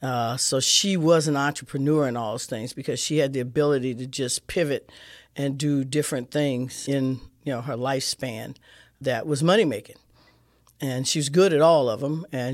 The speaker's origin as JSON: {"language": "English", "town": "St. Louis", "region": "Missouri", "country": "United States", "tie": "born or raised there", "said": "Well, I grew up kid in St. Louis in the city, product of a 16-year-old mom, matriarch of the family."}